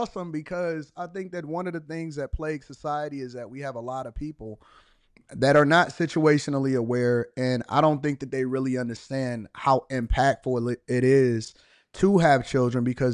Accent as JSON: {"language": "English", "town": "Detroit", "region": "Michigan", "country": "United States", "tie": "born or raised there", "said": "I was raised in Detroit, Michigan, raised in a church, but I was raised in a traditionally Democrat household."}